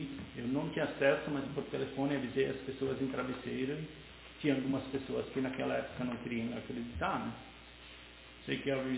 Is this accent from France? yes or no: yes; France; e eu sou francês